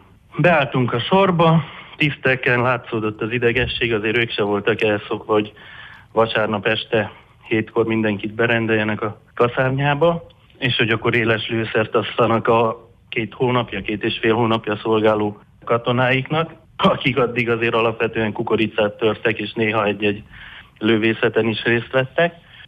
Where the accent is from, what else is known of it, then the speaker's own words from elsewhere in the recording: Timișoara, Timiș County, Romania; Én, mint temesvári, azért képbe voltam, azt tudni kell, hogy én Lipán voltam katona, az 60 kilométerre van Temesvárról